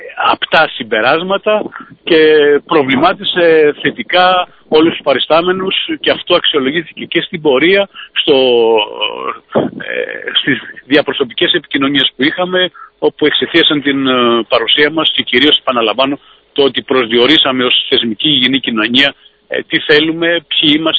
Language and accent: Greek; Greece; Απλώς να μας προβληματίσει ως Έλληνες.